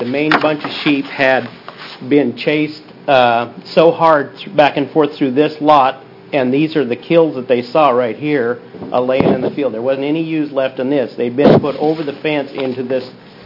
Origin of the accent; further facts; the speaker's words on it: Oregon, United States; I'm from Baker County, and you can pass that around.